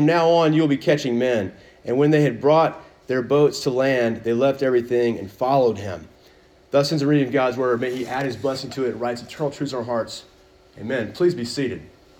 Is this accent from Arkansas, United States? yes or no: yes; Little Rock, Arkansas, United States; moved away as an adult; now in Knoxville, United States; when I was 18, I moved from Little Rock, Arkansas, Sherwood, Arkansas area to Dallas, Texas to go to college.